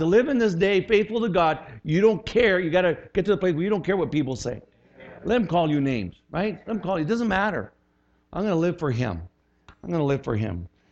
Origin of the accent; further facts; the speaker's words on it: Texas, United States; born there; There's not as good as the Cowboys, but you know, I was born in Texas. It's in my blood.